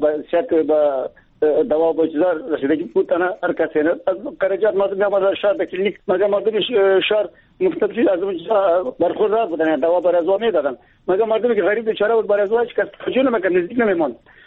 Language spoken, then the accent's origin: Persian; Baghlan, Afghanistan; ما از بغلان هستم